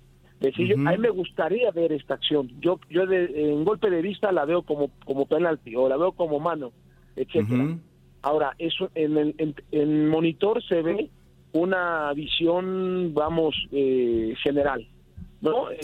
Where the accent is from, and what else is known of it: Mexico